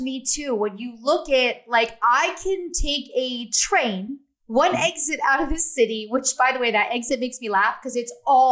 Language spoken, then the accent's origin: English; Easton, Pennsylvania, United States; I'm from Easton, Pennsylvania.